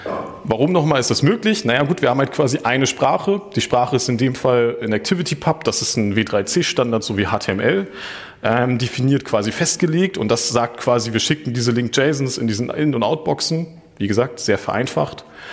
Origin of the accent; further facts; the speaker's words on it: Flensburg, Schleswig-Holstein, Germany; Ich komme aus Flensburg, da ist das alles ein bisschen weiter weg